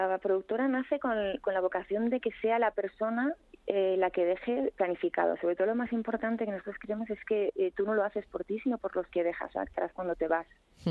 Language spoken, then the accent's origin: Spanish; Castile and León, Spain; Yo vivía en mi pueblo, en León